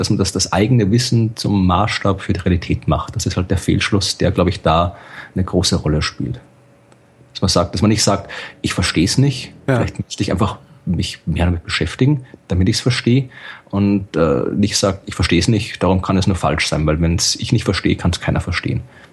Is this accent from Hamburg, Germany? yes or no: yes; Hamburg, Germany; ich bin ja auch halber Hamburger